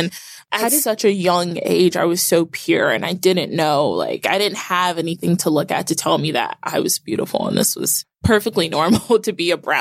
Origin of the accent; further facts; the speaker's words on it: Newark, New Jersey, United States; born there; So I was born in Newark, New Jersey.